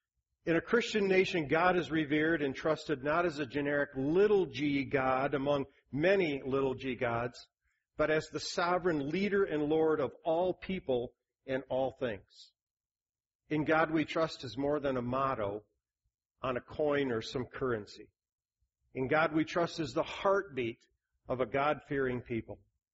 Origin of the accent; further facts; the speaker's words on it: Kalamazoo, Michigan, United States; I grew up in Kalamazoo